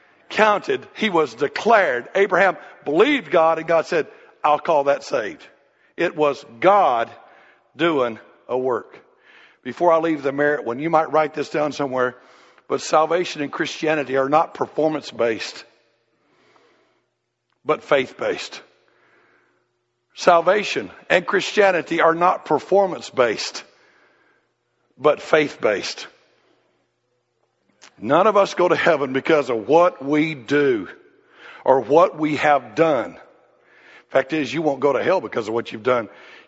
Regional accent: Southeast, United States; But we grew up in the Southeast.

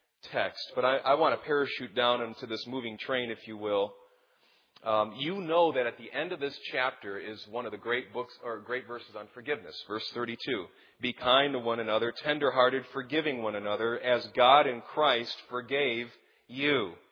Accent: Michigan, United States; I like to give a firm handshake, you know, unlike Ohio people. You know, I'm from Michigan.

